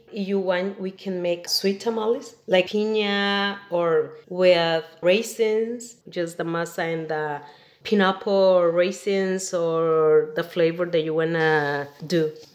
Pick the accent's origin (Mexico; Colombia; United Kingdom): Mexico; Jalisco; Like, I'm from Jalisco, so we make mole